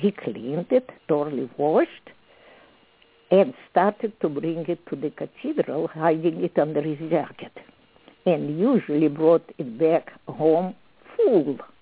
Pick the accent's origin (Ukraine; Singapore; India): Ukraine; Sloviansk, Donetsk Oblast; Right in my hometown in Slavyansk, which is now right in the middle of the site.